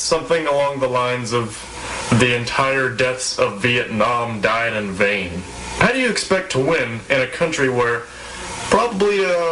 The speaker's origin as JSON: {"language": "English", "region": "West Virginia", "country": "United States", "said": "I'm from West Virginia."}